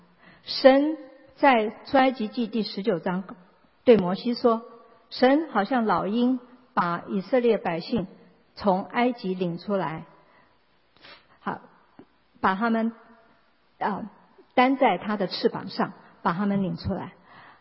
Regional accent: China; 尤其我们中国人什么样的动物都可以吃。

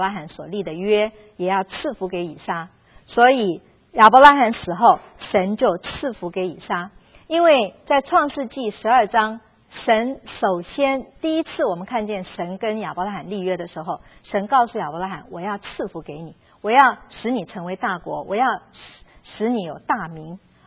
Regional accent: China; 好像我们知道我们中国人也是一样，死了以后要希望能葬在自己的家乡

